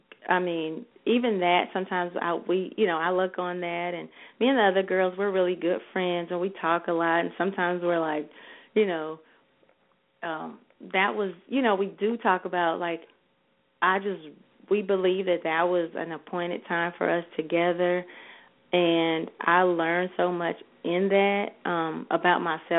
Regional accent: Los Angeles, California, United States; Well, honestly, I'm from Los Angeles, so maybe around the age 17 or 18, I started doing, like, demo work

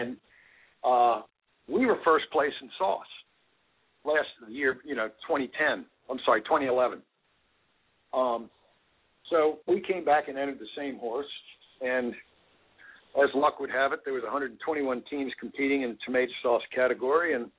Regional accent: United States; Well, I'm not actually Danish. I'm an American.

